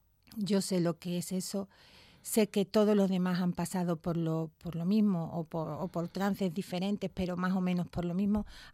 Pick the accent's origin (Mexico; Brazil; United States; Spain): Spain; Puerto Real, Andalusia; Soy de Puerto Real, nacida allí.